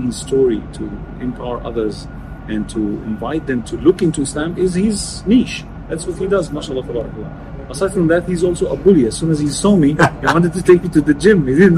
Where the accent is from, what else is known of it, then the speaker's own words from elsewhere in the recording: Australia; We're both from Australia. We live in Australia. You live in Sydney, I live in Perth